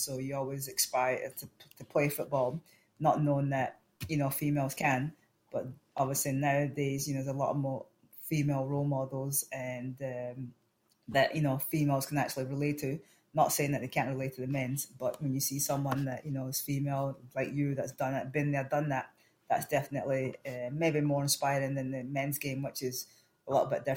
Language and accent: English; United States; born there